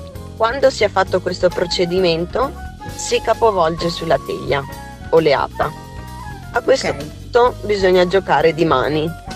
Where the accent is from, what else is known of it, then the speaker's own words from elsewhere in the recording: Liguria, Italy; ho deciso di fare una cosa della mia terra, che è la Liguria